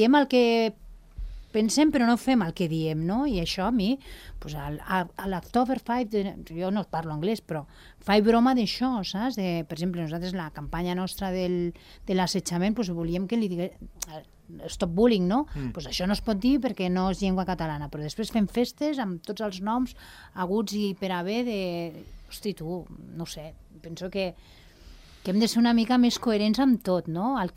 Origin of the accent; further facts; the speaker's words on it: Andorra; first language es; Catalan is a second language; jo soc d'Andorra. Jo intento sempre que puc parlar el català. La meva mare era d'orígens espanyols i, bueno, a casa meva érem castellanoparlants.